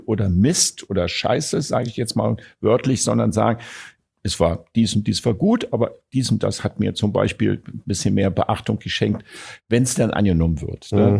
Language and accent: German; Vienna, Austria; Ich kritisiere nicht, weil ich das unhöflich und respektlos finde, so als Wiener.